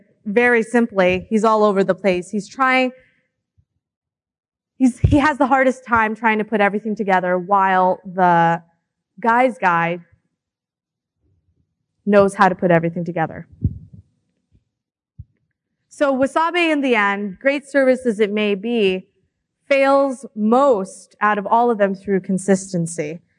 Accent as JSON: {"language": "English", "country": "Canada", "said": "And as a Canadian, that's a little bit annoying"}